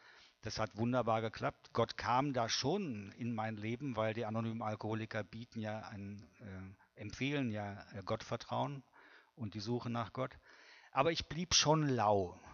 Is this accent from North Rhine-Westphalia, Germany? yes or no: yes; North Rhine-Westphalia, Germany; now in Lake Constance, Germany; ich bin ja nicht gebürtig von hier, wie ihr hört, ich komme aus dem Ruhrgebiet